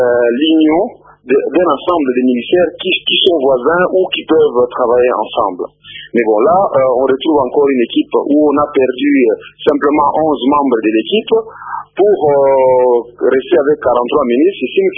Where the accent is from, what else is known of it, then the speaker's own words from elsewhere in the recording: Katanga, DR Congo; moi je viens du Katanga, je suis arrivé à Goma hier